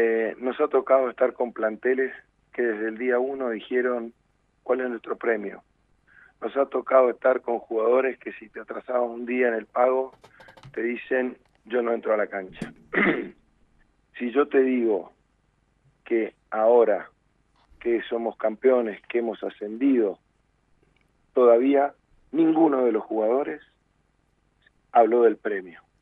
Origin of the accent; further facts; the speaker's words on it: Mendoza, Argentina; yo personalmente como mendocino no podía dejar de pensar lo que estaba pasando en Mendoza